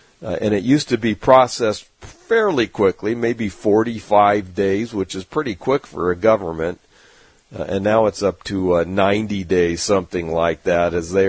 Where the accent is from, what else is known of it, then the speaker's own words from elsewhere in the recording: San Diego, California, United States; And my hometown of San Diego's got three right there in front of where I usually stay downtown.